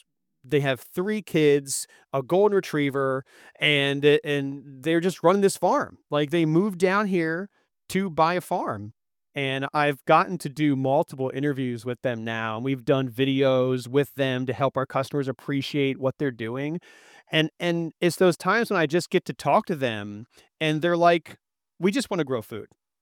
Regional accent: York County, United States; I also, maybe that's part of my York County, because I grew up in York County, and maybe that got to me too.

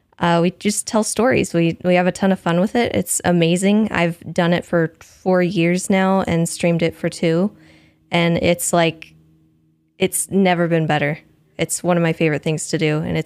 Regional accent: Missouri, United States; now in Washington, United States; I grew up in Washington State for a long time. And then when I was about 8, I think we moved to Missouri. And I lived in Missouri for 16 years or so.

